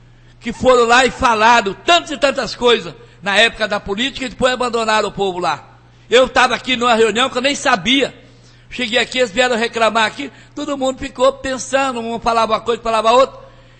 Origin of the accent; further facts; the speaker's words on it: Jataizinho, Paraná, Brazil; Eu sou uma pessoa que nasci e me criei aqui em Jataizinho. Não tenho vergonha de falar. Tenho 68 anos de idade.